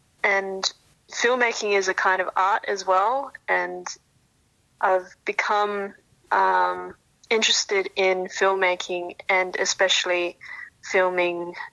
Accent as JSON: {"language": "Khmer", "country": "Australia", "tie": "born there", "second_language": "Khmer", "said": "ចាខ្ញុំចេះខ្មែរតិចតិច … ខ្ញុំកើតនៅនេះនៅ Australia"}